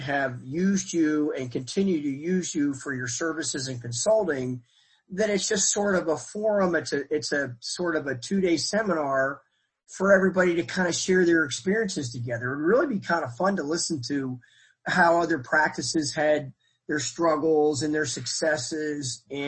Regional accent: Pittsburgh, Pennsylvania, United States; I'm from Pittsburgh.

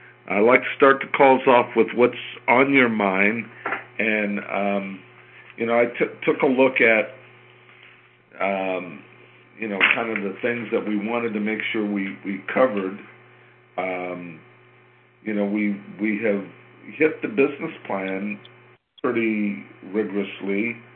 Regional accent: San Diego, California, United States; San Diego, you know, that's my hometown.

